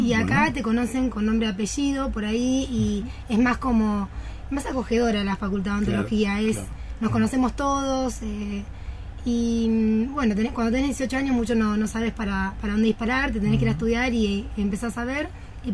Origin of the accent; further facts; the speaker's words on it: Bragado, Buenos Aires Province, Argentina; now in La Plata, Argentina; yo soy de Bragado.